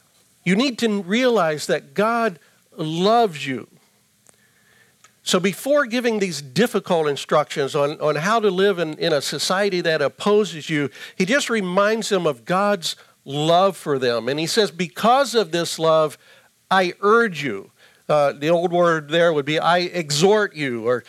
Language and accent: English; the South, United States; And I say that affectionately because I'm from the South.